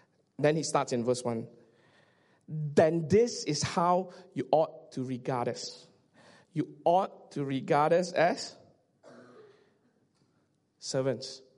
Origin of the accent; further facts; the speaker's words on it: Subang Jaya, Selangor, Malaysia; I grew up in Subang Jaya. And I assume most of you stay in Subang Jaya. And I grew up in Subang Jaya and I was 17 years old